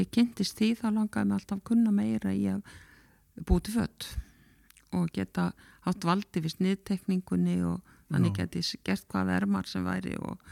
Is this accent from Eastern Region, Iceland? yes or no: yes; Egilsstaðir, Eastern Region, Iceland; Ég fædd og uppalinn á Egilsstöðum, en ég var mjög mikið sveit út í Jökuls á Hlíð.